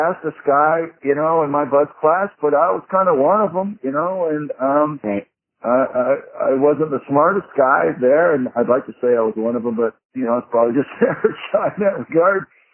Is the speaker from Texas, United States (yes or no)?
yes; Texas, United States; I grew up in Southern Texas, and I had a rough boyhood, which was typical back there, football, martial arts tournaments.